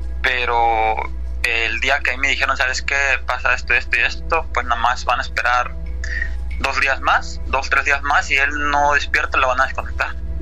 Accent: Chiapas, Mexico; moved away as an adult; also born or lived in Mexico City; Yo soy originario de Chiapas. Yo desde niño, pues, vivíamos en un pueblo con varios amigos, ¿no? De morritos, pues, nos criamos juntos. Yo a los 18 años decidí salirme de mi casa y me fui para la Ciudad de México. Ahí viví 5 años.

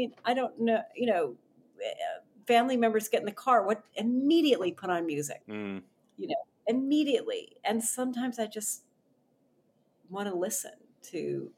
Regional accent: Canada; And as somebody whose parents left the U.S. when I was a year old to move to Canada, I grew up in Canada, but I was American and they were American.

